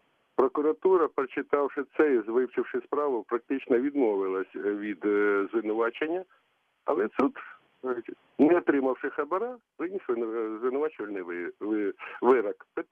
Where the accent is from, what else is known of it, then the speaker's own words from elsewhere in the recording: Kyiv, Ukraine; місто Київ.